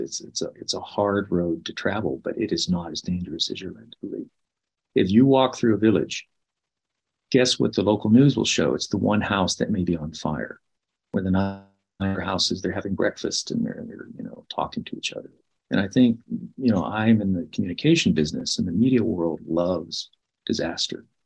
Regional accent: Mexico; I crossed my first border. I was raised in Mexico.

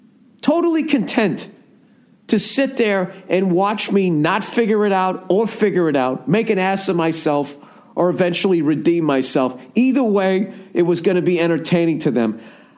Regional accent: Ireland; I'm an Irish guy and I want to have a fucking drink or some shit.

